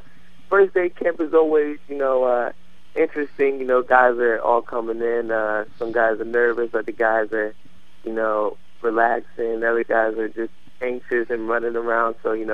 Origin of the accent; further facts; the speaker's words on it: New Jersey, United States; No, I'm actually from Jersey